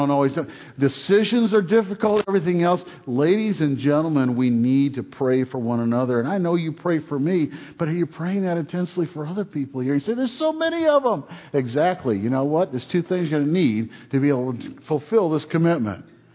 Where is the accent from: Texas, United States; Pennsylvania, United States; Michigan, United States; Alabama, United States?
Michigan, United States; Detroit; Now, I grew up in Detroit. Okay, one of the things about most people who grew up in Detroit is we're almost all car people.